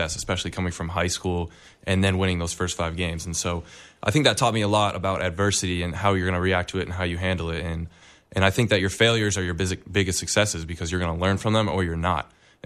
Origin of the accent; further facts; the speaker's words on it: Arizona, United States; I came from Arizona high school football, where it wasn't big. We had 2,000 people at our games, tops.